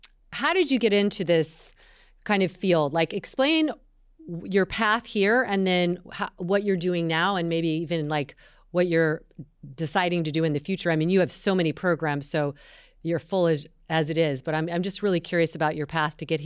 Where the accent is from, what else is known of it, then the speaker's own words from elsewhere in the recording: North Carolina, United States; in my home state, North Carolina